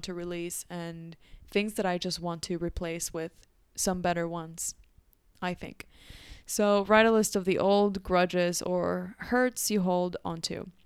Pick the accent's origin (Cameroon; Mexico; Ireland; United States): Mexico; Growing up in Mexico, there's some sort of like mystic to our culture